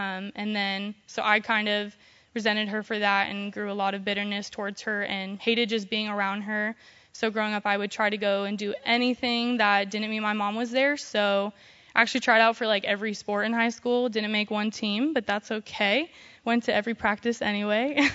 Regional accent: Pasadena, California, United States; also born or lived in Arizona; I was born in Arizona and eventually made our way over to Los Angeles, California, and we decided to stay in Pasadena where we stayed in a shelter there.

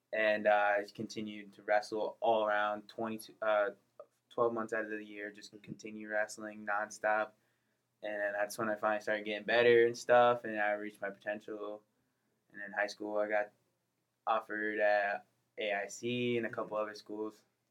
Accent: Willimantic, Connecticut, United States; I'm from Willimantic, Connecticut, and, you know, I grew up 4 years old, started wrestling, playing football.

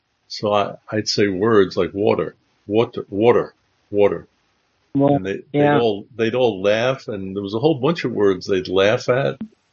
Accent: New York, United States; accent: New York; I had to catch my New York accent. In New York, we'd say Reeder.

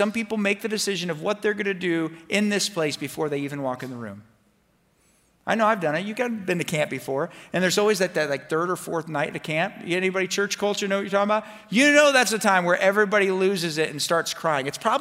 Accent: North Miami Beach, Florida, United States; If I go back to my hometown, okay, I'm from North Miami Beach.

